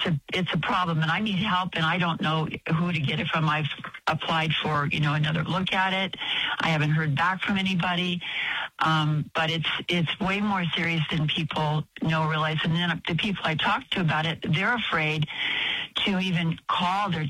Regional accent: California, United States; moved away as an adult; I'm from California. We came here in 2015 to avoid California and the disaster.

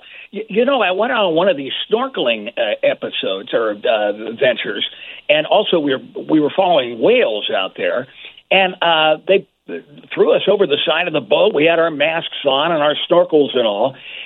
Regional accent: Chicago, Illinois, United States; it's from Chicagoans. And boy, I'll tell you, we're everywhere. You know, a lot of Chicagoans out there.

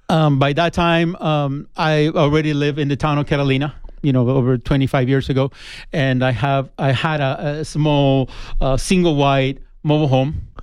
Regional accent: El Salvador; now in United States; I'm originally from El Salvador, which is a small country, the smallest country in the Western Hemisphere. It is in the Central America part of the continent. And I migrated to the States during the mid-80s

